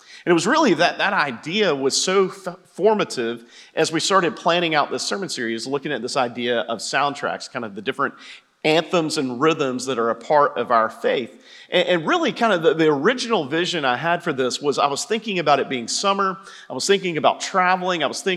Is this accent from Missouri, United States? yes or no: no; Macon, Georgia, United States; I'm from Macon, I can make that joke.